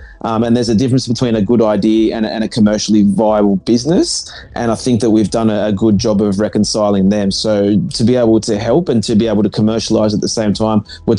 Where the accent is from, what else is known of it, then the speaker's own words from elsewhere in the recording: Cronulla, New South Wales, Australia; growing up in southern Sydney, there was a time when Bondi, well, I grew up in Cronulla